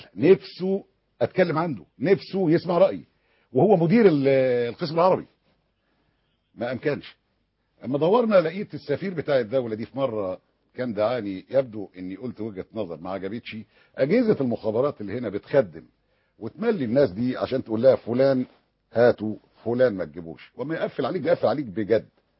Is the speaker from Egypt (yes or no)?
yes; Egypt; أنا راجل مصري